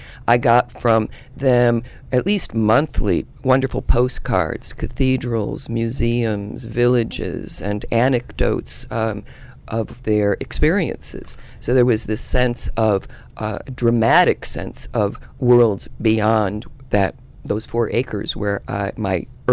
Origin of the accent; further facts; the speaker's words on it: Yalesville, Connecticut, United States; Yalesville, Connecticut, very rural part of Connecticut.